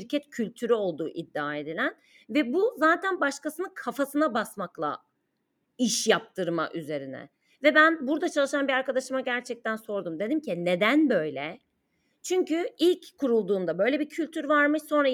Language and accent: Turkish; Ankara, Turkey; Ben Ankaralıyım. Bizi dinleyenler zaten bilirler. Ve Ankara mütevaziliğin öğütlendiği yani mütevazi olmayanın sopalandığı bir yerdi ben büyürken.